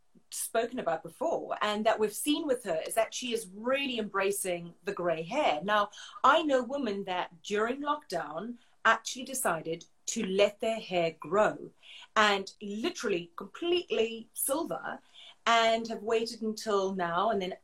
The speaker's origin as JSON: {"language": "English", "country": "South Africa", "said": "I should know this. I'm South African."}